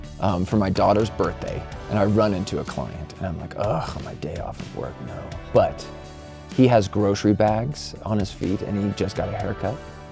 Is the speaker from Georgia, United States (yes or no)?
no; Manhattan, Kansas, United States; born there; also born or lived in Columbia, Missouri / Fort Collins, Colorado; So I was born in Manhattan, Kansas.